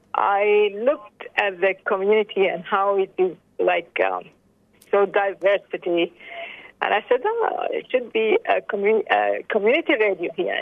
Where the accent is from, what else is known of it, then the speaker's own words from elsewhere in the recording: Khartoum, Sudan; I was born and raised in Khartoum, Sudan, where I completed my all my primary and secondary education.